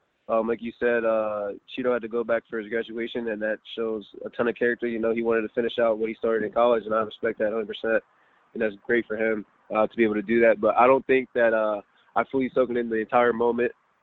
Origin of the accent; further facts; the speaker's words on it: Gaithersburg, Maryland, United States; I was born and raised in Gaithersburg, Maryland.